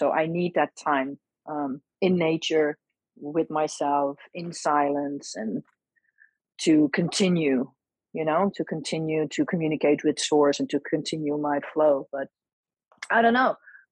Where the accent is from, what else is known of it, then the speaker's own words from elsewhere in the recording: Netherlands; I grew up in Holland, and I grew up in a culture where nobody talked about this.